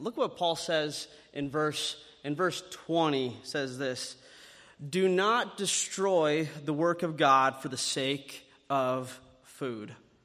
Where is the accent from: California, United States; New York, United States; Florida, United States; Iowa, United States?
Iowa, United States; So I grew up in Northwest Iowa, like many of you know.